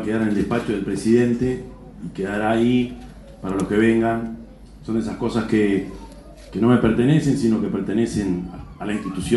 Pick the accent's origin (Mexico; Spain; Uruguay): Uruguay; nosotros como uruguayos